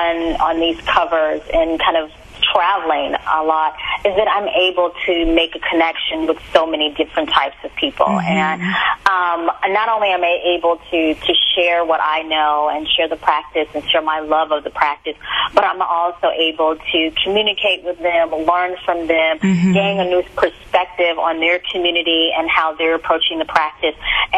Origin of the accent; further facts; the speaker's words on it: Louisiana, United States; now in Washington, United States; I am originally from Louisiana.